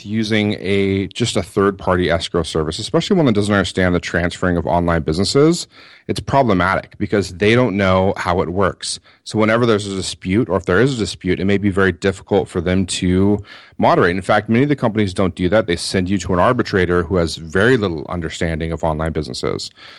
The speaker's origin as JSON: {"language": "English", "country": "United States", "said": "I said, no, I'm an American. I'm living abroad. But, I am an American."}